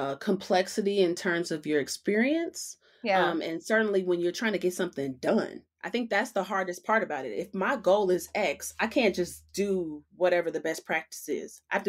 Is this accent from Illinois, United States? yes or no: yes; Chicago, Illinois, United States; I'm from Chicago and I moved here.